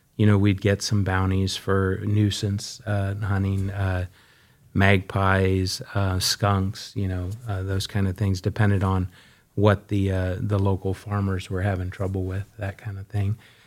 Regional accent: Powell, Wyoming, United States; So, I was born and raised in Powell, Wyoming.

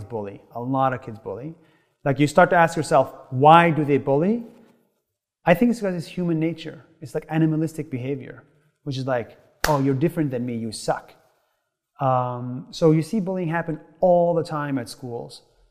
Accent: Nazareth, Northern District, Israel; So I grew up in Israel, right, as a Palestinian. And, you know, first of all, no one chooses where they are born. It's not like you choose your passport. So, you know, growing in that part of the world, in Nazareth, right next to Jesus

